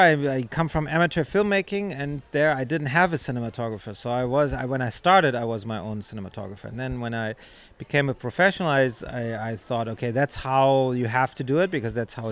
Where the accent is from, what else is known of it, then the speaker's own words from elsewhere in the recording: West Germany, Germany; because I'm from Western Germany